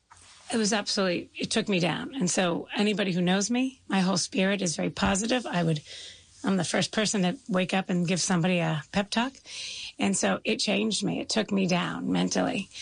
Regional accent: Connecticut, United States; now in Livingston, United States; So I live in New Jersey now, but I don't call New Jersey home necessarily. I grew up in Connecticut, so my family was sort of raised there.

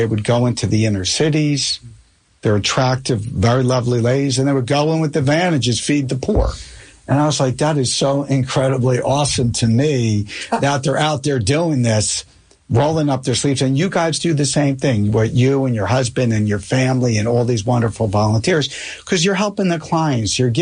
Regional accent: Springfield, United States; You know, I grew up in Springfield. I knew my neighbors.

